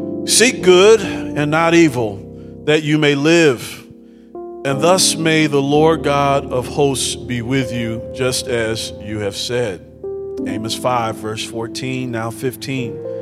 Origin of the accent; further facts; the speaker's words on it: New Jersey, United States; I was raised in New Jersey, but I was raised by a Southern gentleman from Albany, Georgia.